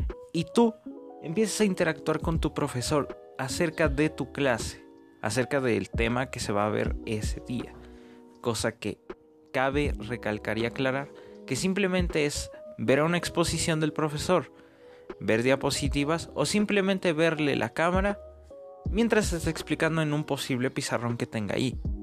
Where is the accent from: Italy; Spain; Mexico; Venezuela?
Mexico; Las clases online iniciaron a partir, en mi país, que es México, a partir del 17 de marzo